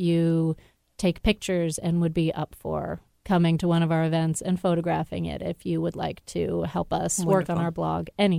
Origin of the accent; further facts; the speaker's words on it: Baltimore, Maryland, United States; I grew up in Baltimore, which had the highest illiteracy rate in the country and also the highest teen pregnancy rate.